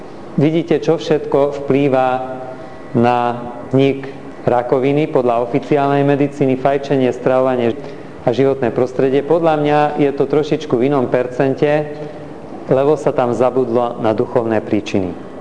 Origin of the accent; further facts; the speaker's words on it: Košice, Košice Region, Slovakia; V Košiciach ročne pribudne, keďže som z Košic, 1200 nových pacientov na onkológii.